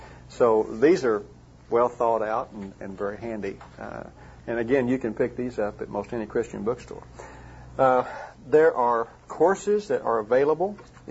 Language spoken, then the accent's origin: English; Duncan, Oklahoma, United States; The Lord moved us back to Duncan, and that happened to be my hometown.